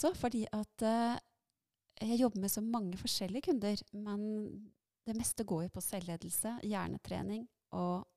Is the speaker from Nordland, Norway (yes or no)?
no; Eiker, Buskerud, Norway; Jeg kom jo opprinnelig fra Eiker.